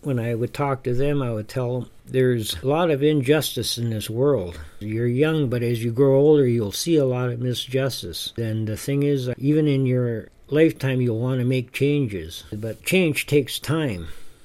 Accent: Minnesota, United States; So a lot of the things that were going on around me when I grew up in the Iron Range, it had an impact on me.

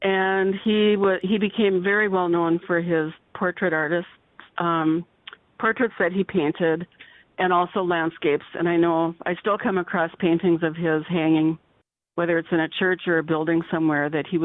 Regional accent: Fosston, Minnesota, United States; moved away as an adult; I was born and raised in Foston.

